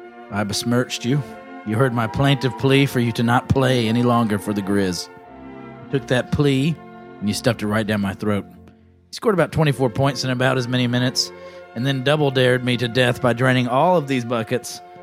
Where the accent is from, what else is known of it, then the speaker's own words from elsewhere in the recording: England, United Kingdom; I'm English.